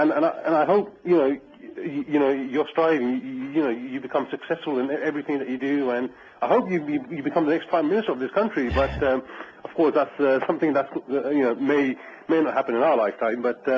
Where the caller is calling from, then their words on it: London, United Kingdom; I'm calling from London.